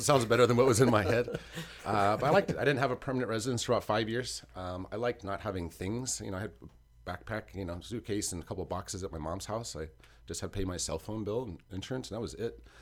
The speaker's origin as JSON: {"language": "English", "town": "Sacramento", "region": "California", "country": "United States", "tie": "born or raised there", "said": "I just liked it because I grew up in the Sacramento area, and it reminded me of that, kind of a big small town."}